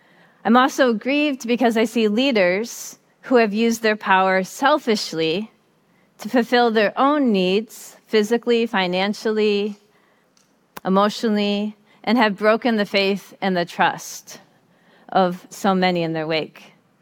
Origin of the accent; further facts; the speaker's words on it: Detroit, Michigan, United States; I love rap. I'm from Detroit